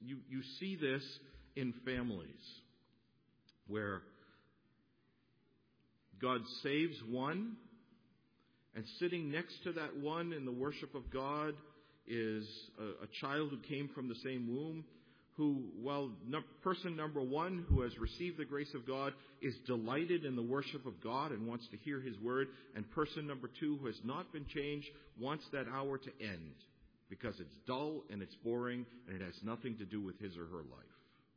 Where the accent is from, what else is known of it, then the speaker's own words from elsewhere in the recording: Northeast, United States; I grew up in the Northeast. And I can tell you about all of the places just in the city where I live